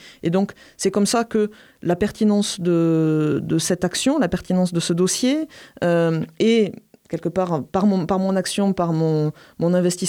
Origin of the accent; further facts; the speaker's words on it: Montpellier, Occitanie, France; Vous savez, je suis montpelliéraine, je représente le Sud-Ouest